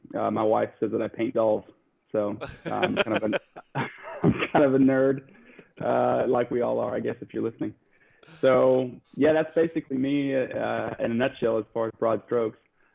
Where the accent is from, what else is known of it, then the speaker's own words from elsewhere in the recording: Dallas, Texas, United States; So I'm from Dallas, essentially. I'm about 30 minutes west of Dallas.